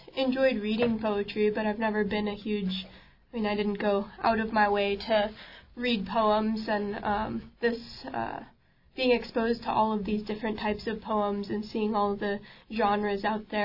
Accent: Juneau, Alaska, United States; I'm from here in Juno.

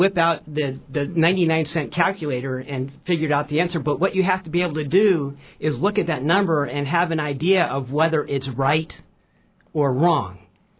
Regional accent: California, United States; The San Francisco Bay Area. I grew up an Oakland A's fan, and both a Raiders and a 49ers fan.

